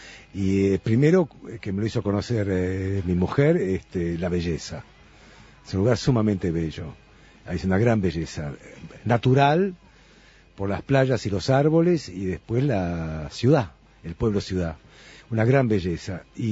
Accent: Argentina; Vengo de Argentina donde nada es opinable, todo es sí o no.

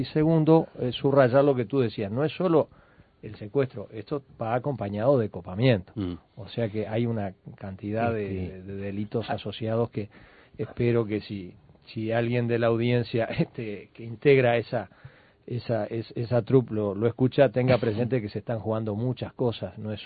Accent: Rocha, Uruguay; Yo, que soy de Rocha

